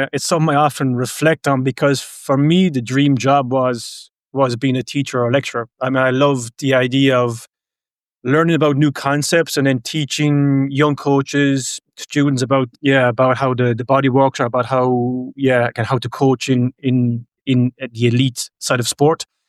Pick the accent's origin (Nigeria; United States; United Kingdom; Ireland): Ireland; I was originally a football player many years ago when I grew up in Ireland